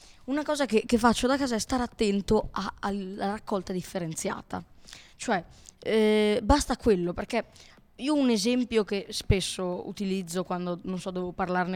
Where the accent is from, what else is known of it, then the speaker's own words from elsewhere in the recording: Emilia-Romagna, Italy; Siccome veniamo dall'Emilia Romagna, c'è la bassa, non tiro mai un filo d'aria.